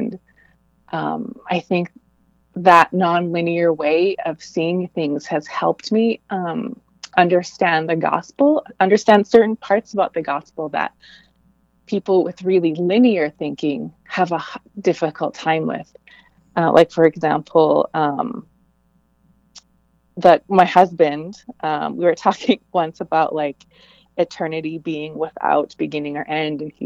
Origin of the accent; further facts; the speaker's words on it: Saskatchewan, Canada; now in Portland, United States; I live in Portland, Oregon, but I'm originally from Verdes and Okamasis Cree Nation, and that is on Treaty 6 territory in Saskatchewan, Canada.